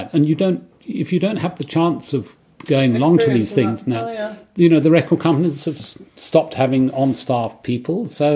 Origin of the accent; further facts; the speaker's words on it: South East England, United Kingdom; I grew up in Kent. And I went to concerts when I studied in London